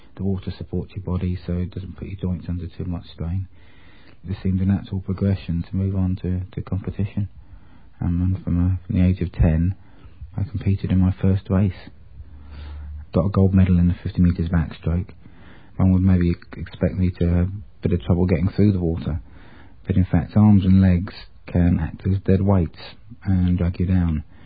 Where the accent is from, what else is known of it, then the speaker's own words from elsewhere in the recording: South East England, United Kingdom; also born or lived in France; I was born in France. The French authorities couldn't cope with someone with quite a severe disability as myself. So from a very early age, I used to board in England, in Sussex